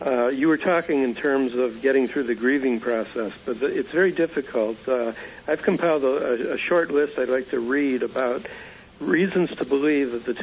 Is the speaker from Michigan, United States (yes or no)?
yes; Michigan, United States; I'm from Michigan, but I worked last weekend for ACT trying to get the vote out in Toledo.